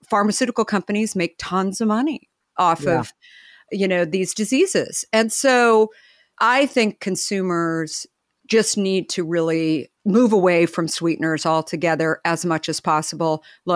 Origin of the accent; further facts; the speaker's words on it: Phoenix, Arizona, United States; Yeah. In Phoenix, Scottsdale area.